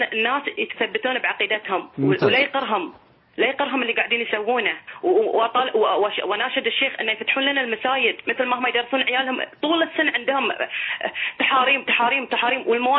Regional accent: Bahrain; أنا وحدة بحرينية أدافع عن وطني بكل دم قطرة دم فيني

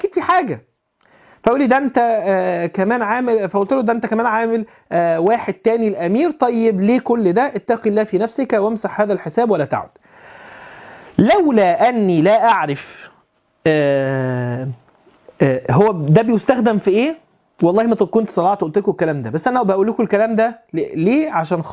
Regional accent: Alexandria, Alexandria Governorate, Egypt; قال لي من اين انت؟ قلت له اسكندريه.

